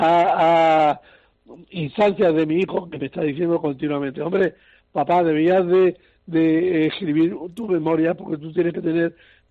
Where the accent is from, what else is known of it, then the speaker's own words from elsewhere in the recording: Seville, Andalusia, Spain; born there; Yo soy efectivamente lepero de renacimiento. Hubiera querido ser de nacimiento, nací en Sevilla